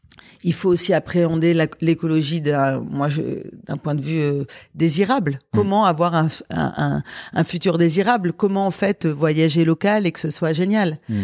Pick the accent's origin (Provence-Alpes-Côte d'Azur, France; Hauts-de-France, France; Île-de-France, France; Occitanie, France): Île-de-France, France; Paris; et moi, je suis une Parisienne